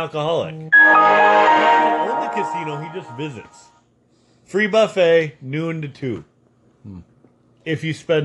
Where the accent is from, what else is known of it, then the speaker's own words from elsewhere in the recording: Scotland, United Kingdom; I'm actually a Scot